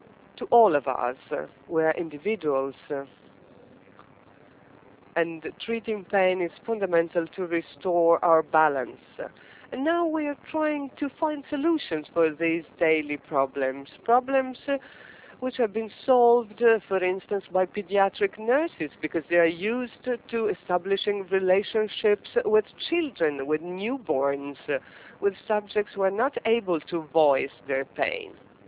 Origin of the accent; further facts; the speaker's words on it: Alghero, Sardinia, Italy; I come from Sardinia, Alghero, and I work in an anesthesiology department.